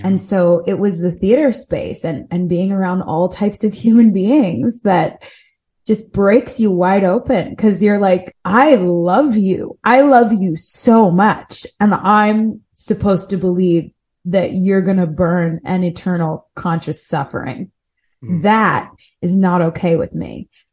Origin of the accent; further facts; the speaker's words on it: Delaware, United States; I grew up in Delaware. He grew up in Jersey.